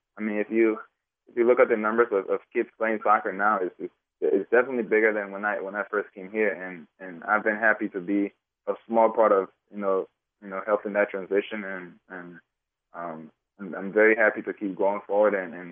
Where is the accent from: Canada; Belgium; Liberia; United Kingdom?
Liberia; born there; Well, I was born in West Africa, Liberia, and I started playing soccer when I was about 5.